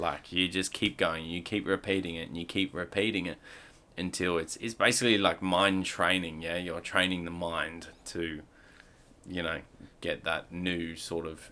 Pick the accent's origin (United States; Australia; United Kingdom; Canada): United Kingdom; England; moved away; So we moved over from England in 2003, and my family has a massive swimming background and coaching